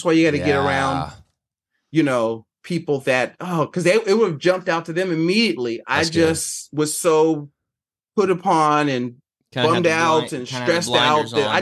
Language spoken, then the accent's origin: English; Philadelphia, Pennsylvania, United States; because now, you know, I'm from North Philly, I could read people.